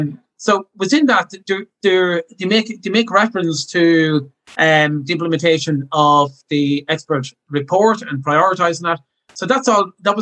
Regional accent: Ireland; And as an Irish traveller who I'm in my 40s now, and would have experienced, all the issues that, from homelessness to being on the roadside to lack of facilities to evictions.

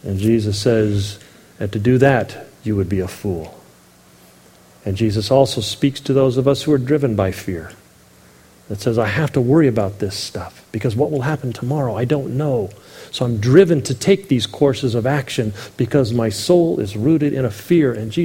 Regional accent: San Diego, California, United States; because I grew up in San Diego, there was a large immigrant population, and I worked with a lot of immigrants.

